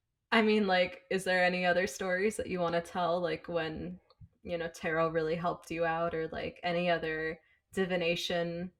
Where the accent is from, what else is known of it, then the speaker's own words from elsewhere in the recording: United States; accent: American; I'll just say that in my dumb American accent, sounds real stupid.